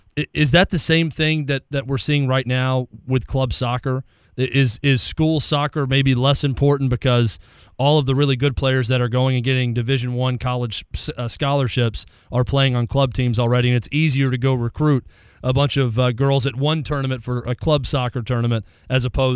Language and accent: English; Mount Juliet, Tennessee, United States; a good buddy of mine I grew up with in Mount Juliet